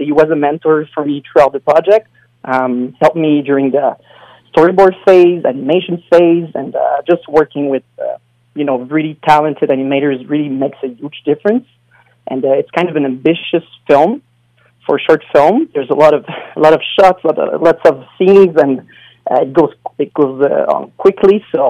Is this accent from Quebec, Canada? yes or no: yes; Montreal, Quebec, Canada; No, I'm from Montreal, Quebec.